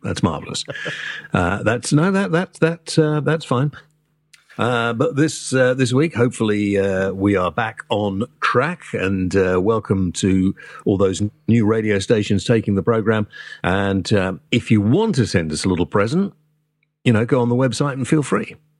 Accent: Wales, United Kingdom; I'm a Welshman

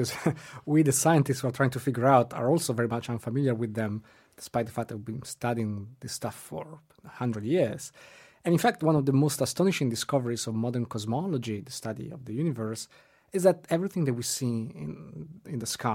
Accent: Switzerland; I'm from Switzerland and I studied at ETH Zurich.

